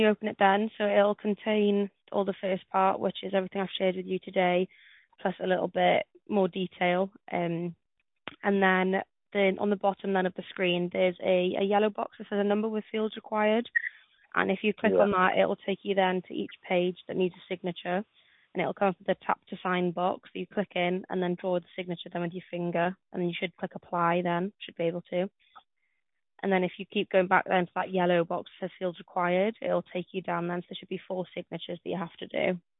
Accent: Wales, United Kingdom; now in England; so I'm Welsh, and since coming over to England

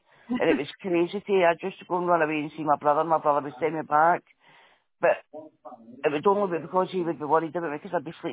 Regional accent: Glasgow, Scotland, United Kingdom; moved away; Because I grew up in Glasgow and I moved here 26 years ago.

